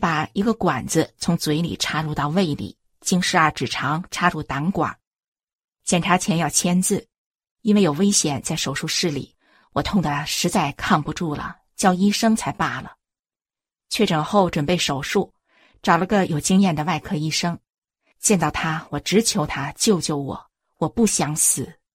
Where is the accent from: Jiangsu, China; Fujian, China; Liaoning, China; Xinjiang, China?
Liaoning, China; Shenyang; also born or lived in Beijing; 我出生在北京，当年就住在西单的辟财胡同。1958年，随父母搬到辽宁沈阳。